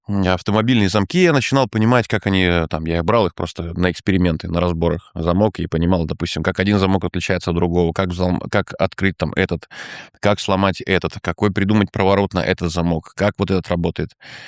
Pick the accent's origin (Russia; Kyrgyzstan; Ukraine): Russia; Novosibirsk, Novosibirsk Oblast; Скажу, что я из Новосибирска. Я с Левобережного района, города Новосиба. Кировский район, район Чумской. Такой темный, мутный район. Я родился в 90-м году.